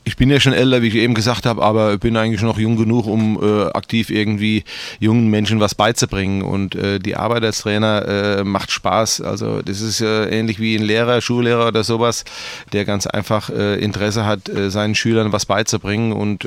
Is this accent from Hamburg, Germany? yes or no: no; Wiesbaden, Hesse, Germany; dass ich hier eigentlich gebürtiger Wiesbadener bin